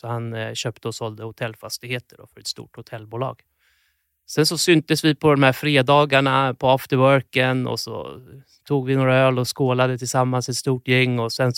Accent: Sweden; Och så tänkte vi att vi är från Sverige. Vi är kända över världen för att vara vackra människor.

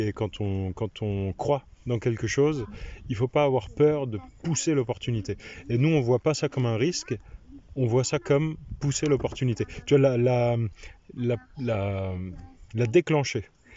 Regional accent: Reichshoffen, Grand Est, France; Du nord de Strasbourg, à Reichshoffen.

